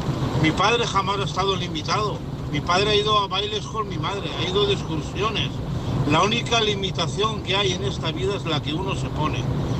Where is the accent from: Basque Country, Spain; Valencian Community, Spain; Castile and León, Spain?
Valencian Community, Spain; Santa Pola; yo soy de aquí de Santa Pola